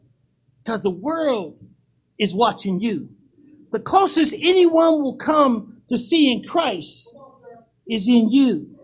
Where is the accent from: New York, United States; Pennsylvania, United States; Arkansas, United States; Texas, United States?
Pennsylvania, United States; now in Virginia, United States; I'm from Pennsylvania, and we have a way. We know how to drive. I'm just going to say, we know how to drive. But I come to find out when me and my wife migrated to Virginia